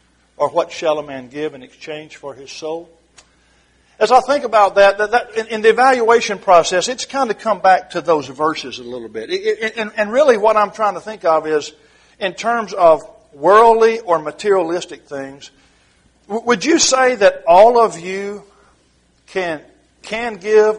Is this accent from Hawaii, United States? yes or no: no; Ball Knob, Arkansas, United States; You know, I'm from Ball Knob, Arkansas.